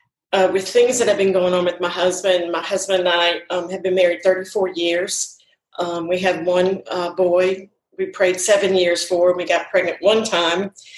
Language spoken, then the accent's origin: English; New Orleans, Louisiana, United States; now in Baton Rouge, United States; Born and raised in New Orleans, and we've been living in Baton Rouge probably since 1982, real close to Tiger Stadium